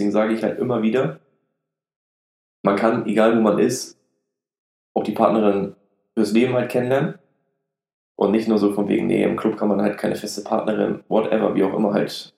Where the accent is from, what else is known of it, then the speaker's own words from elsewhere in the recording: Lübeck, Schleswig-Holstein, Germany; 27 Jahre alt, komme aus dem wunderschönen Lübeck, direkt an der Ostsee.